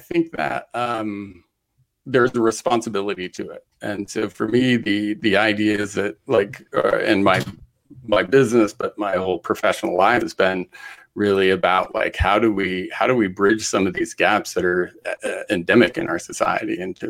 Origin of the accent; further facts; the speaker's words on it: Idaho, United States; And growing up in Idaho as a hunter, those are the conversations my dad and I had around the campfire as well.